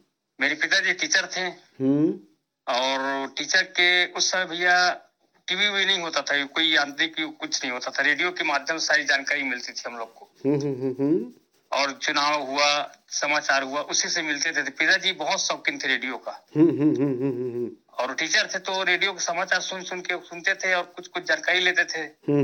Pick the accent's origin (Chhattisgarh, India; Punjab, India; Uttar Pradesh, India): Chhattisgarh, India; Chhuri Kala; और मैं नगर पंचायत छुरी कला जिला कोरबा छत्तीसगढ़ का रहने वाला हूँ। मेरी शिक्षा दीक्षा तो यही हुई है